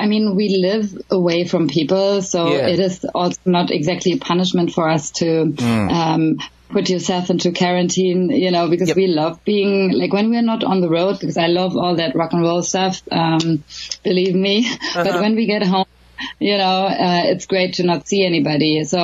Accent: Berlin, Germany; also born or lived in Los Angeles / London; now in Sweden; I'm a big city girl. You know, I was born and raised in Berlin, and I lived in LA for 3 years, and I lived a little bit in London and so on.

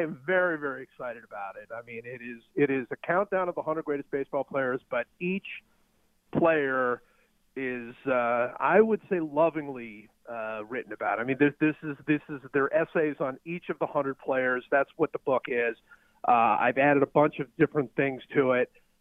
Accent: Cleveland, Ohio, United States; everything that I felt growing up in Cleveland as a young baseball fan is in this book.

